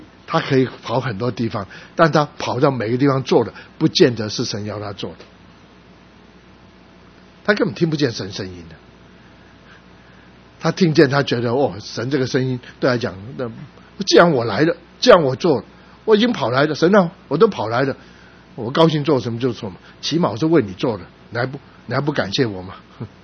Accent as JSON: {"language": "Chinese", "country": "China", "said": "用这个我们中国人讲的话"}